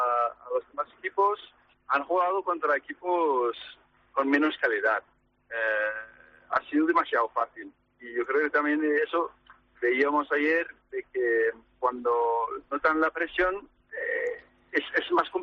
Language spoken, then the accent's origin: Spanish; Denmark; Spanish is a second language; Pero, a ver, yo soy danés y, por supuesto, voy con Dinamarca.